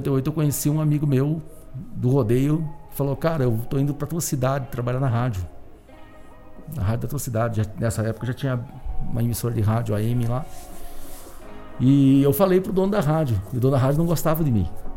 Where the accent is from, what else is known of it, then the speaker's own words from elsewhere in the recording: Cândido de Abreu, Paraná, Brazil; nome polonês. Nascido e criado em Cândido de Abreu, cidade do interior do Paraná, região central. E lá, até hoje, eu vivo, né, em Cândido de Abreu.